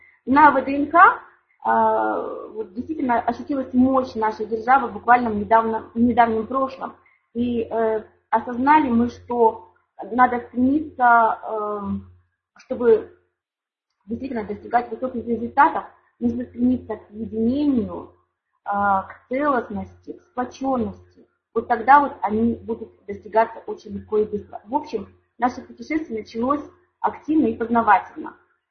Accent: Tyumen, Tyumen Oblast, Russia; я из Тюмени.

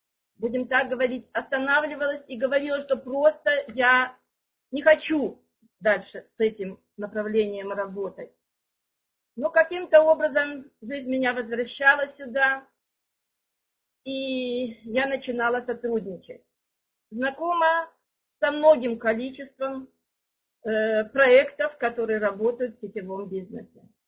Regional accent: Ukraine; moved away as an adult; also born or lived in Krasnoyarsk; now in Germany; Родилась на Украине. 40 лет я прожила даже более на Украине. 11 лет я прожила в Красноярске, в Сибири. Очень дорогие воспоминания о Красноярске у меня. И сейчас 16 лет я уже живу Германию.

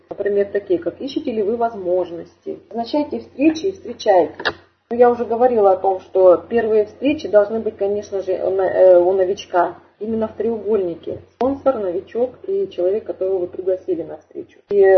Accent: Far East, Russia; Я горжусь, что я из Дальнего Востока

